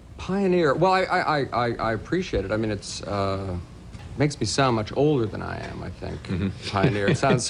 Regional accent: Canada; now in New York City, United States; I'm from Canada originally, yeah. And so I'm used to snow.

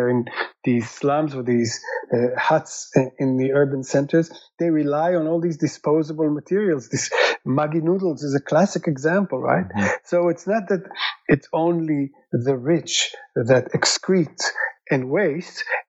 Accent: Israel; moved away as an adult; I'm originally from Israel

